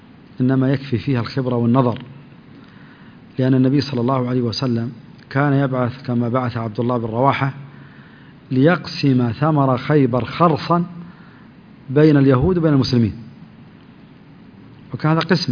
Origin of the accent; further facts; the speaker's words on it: Yanbu, Medina Province, Saudi Arabia; يسموه عندنا في ينبع اللقاط